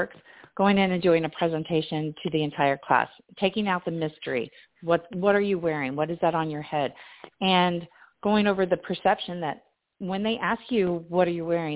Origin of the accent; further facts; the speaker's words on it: Kentucky, United States; also born or lived in Ohio; I grew up in Kentucky, went to school in Kentucky and Ohio